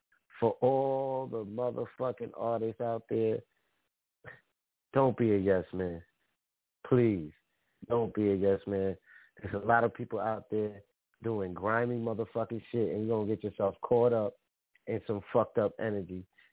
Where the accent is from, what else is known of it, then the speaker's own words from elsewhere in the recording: Bronx, New York, United States; You know, I'm from the Bronx, New York City. So I definitely got to play my peoples from the Bronx.